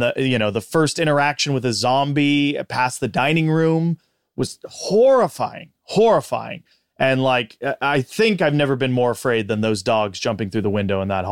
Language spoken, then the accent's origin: English; Big Bear City, California, United States; I grew up in Big Bear City, California, and we were at Bear City Video renting it